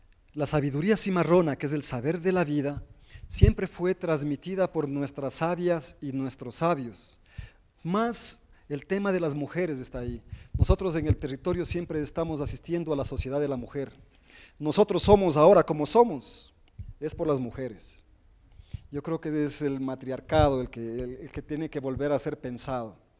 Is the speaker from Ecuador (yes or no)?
yes; Imbabura, Ecuador; esa es la comunidad del Chota, de donde soy. Desde ahí llegaron, para 1800, 1780, 1810, fugitivos y fugitivas de Caldera, de la Concepción, de Cuajara, y se asentaron en ese territorio.